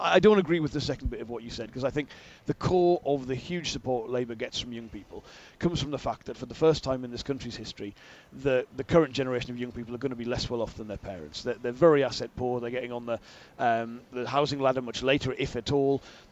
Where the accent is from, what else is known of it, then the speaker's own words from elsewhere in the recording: England, United Kingdom; as a Northerner, I'd love to see